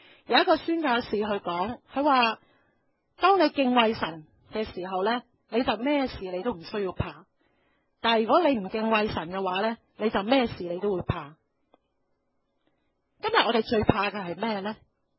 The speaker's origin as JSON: {"language": "Chinese", "country": "China", "said": "我们中国人很要面子的"}